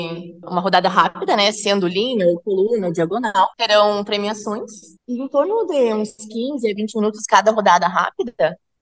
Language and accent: Portuguese; Fortaleza dos Valos, Rio Grande do Sul, Brazil; Sou natural de Fortaleza dos Valos, filha de produtores rurais que trabalham tanto com lavoura quanto com tambo de leite. E atualmente eu resido em Selva